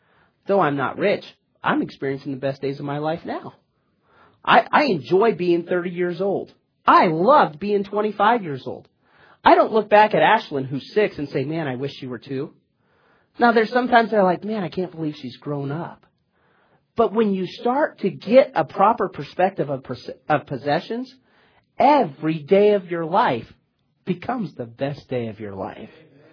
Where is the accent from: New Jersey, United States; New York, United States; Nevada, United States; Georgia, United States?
Nevada, United States; Las Vegas; I came from Las Vegas, Nevada, and I went to college in Pensacola, Florida, a city of about 40 to 45,000 people.